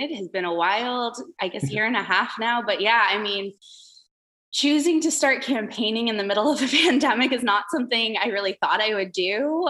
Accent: San Diego, California, United States; So I'm from San Diego, from Lake County, San Diego.

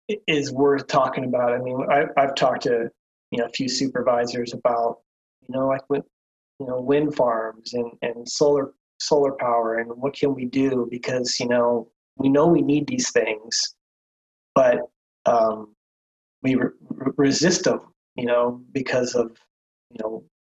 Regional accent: Huntington Beach, California, United States; You know, I'm from Huntington Beach originally, I grew up in the punk scene down there.

